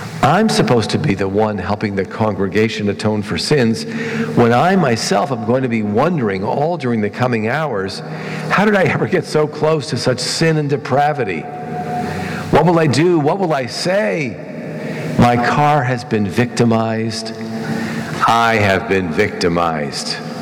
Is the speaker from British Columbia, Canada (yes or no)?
no; Toronto, Ontario, Canada; when I grew up in Toronto, in the province of Ontario